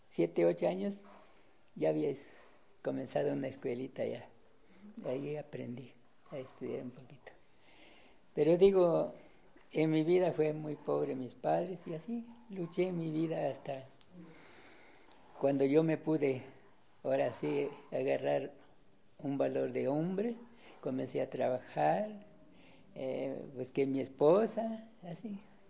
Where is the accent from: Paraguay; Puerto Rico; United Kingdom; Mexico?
Mexico; Santa Catarina Ixtitla, Oaxaca; born there; Nací en Santa Catarina, Ixtitla.